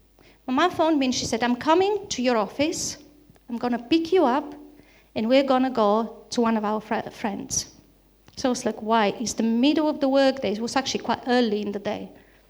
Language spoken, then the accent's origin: English; Bulgaria; So some of you would know already, I come from Bulgaria.